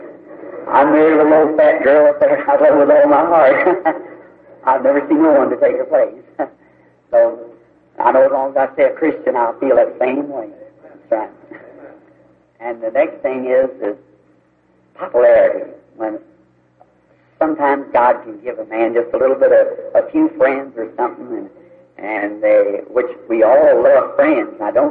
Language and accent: English; Jeffersonville, Indiana, United States; I would like to have my farewell meeting maybe at my hometown in Jeffersonville.